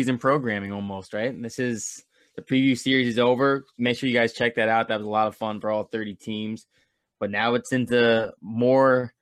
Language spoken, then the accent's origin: English; New York, United States; now in Connecticut, United States; We're from New York, or you're in Connecticut now. We're up north, so it gets colder.